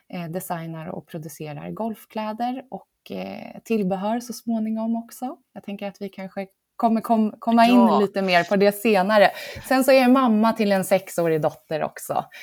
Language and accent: Swedish; Södertälje, Stockholm County, Sweden; Jag är uppväxt i Södertälje som ligger 3 mil söder om Stockholm. Jag bor fortfarande en bit söder om stan. Nära en liten sjö som jag sitter och blickar ut över nu.